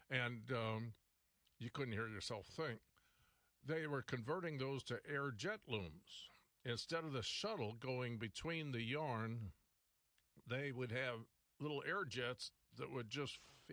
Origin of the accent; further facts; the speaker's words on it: St. Louis, Missouri, United States; I'm from St. Louis and went to school in Missouri School of Mines and Metallurgy.